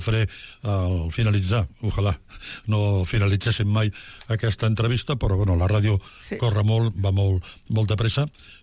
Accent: Barcelona, Catalonia, Spain; jo jugava al meu barri, al Poble Sec

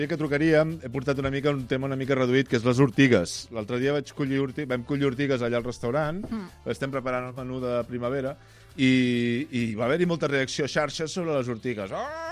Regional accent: Catalonia, Spain; Mira que som catalans, eh?

